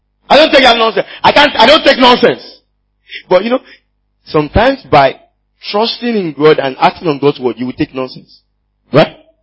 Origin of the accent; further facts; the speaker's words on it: Ibadan, Oyo, Nigeria; Because I grew up in Ibadan.